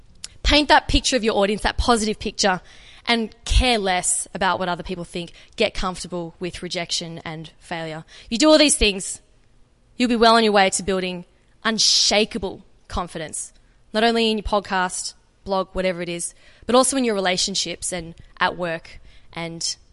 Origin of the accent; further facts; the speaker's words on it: Australia; accent: Australian; audiences all over the world that may not understand my Australian accent, I pronounce my R's a little bit more.